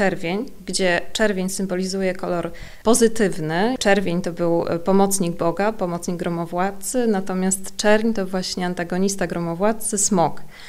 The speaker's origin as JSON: {"language": "Polish", "town": "Chełm", "region": "Lublin Voivodeship", "country": "Poland", "tie": "born or raised there", "said": "ona mieszkała w takim drewnianym domku na obrzeżach Chełma i ja całe dzieciństwo spędziłam właśnie w tym domku razem z nią."}